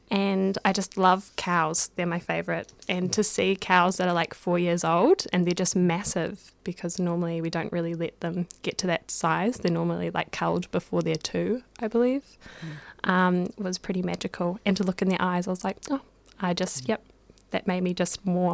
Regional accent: Dunedin, Otago, New Zealand; I grew up in South Island in Dunedin, and we had a little house, like a lifestyle property.

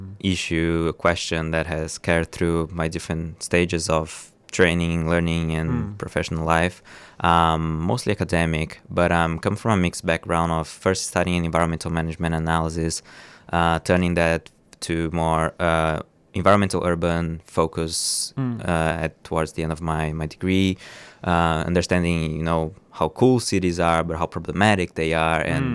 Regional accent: Brazil; English is a second language; moved away as an adult; You might recognize that's like a Portuguese speaking, but I'm Brazilian. I came from Brazil with a Northeastern Brazilian ancestry, and have been living in Nam for the past 6 years almost now.

